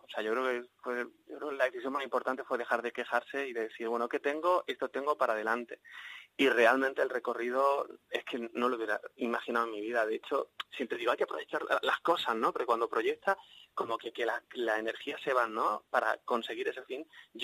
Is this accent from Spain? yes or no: yes; Almería, Andalusia, Spain; en la tierra en la que tú te has criado, en la que realmente pues yo empecé a imaginar películas de pequeño, en la tierra de Almería, y es para mí un lugar muy especial en mi tierra.